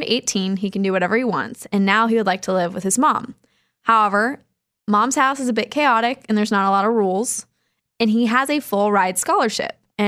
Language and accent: English; Kansas, United States; At least I feel like, but that's probably because I grew up in Kansas.